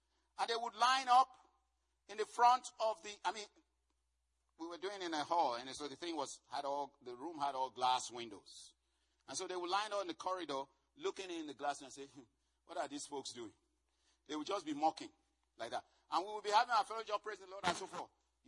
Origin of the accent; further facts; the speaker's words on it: Lagos, Nigeria; This is in Lagos, Nigeria, in my home country.